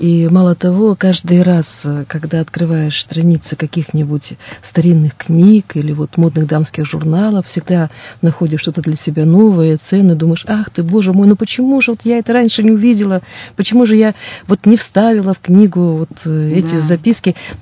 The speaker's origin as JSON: {"language": "Russian", "town": "Irkutsk", "region": "Irkutsk Oblast", "country": "Russia", "said": "и вот я, иркутянка."}